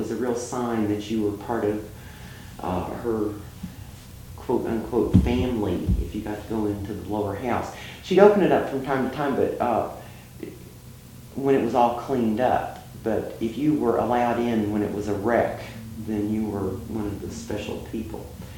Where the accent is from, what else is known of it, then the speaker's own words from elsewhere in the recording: Indiana, United States; also born or lived in Louisville; I was born in Louisville, but grew up in southern Indiana. Moved back here to Louisville as a kid, and went to high school at Butler High School here in Louisville.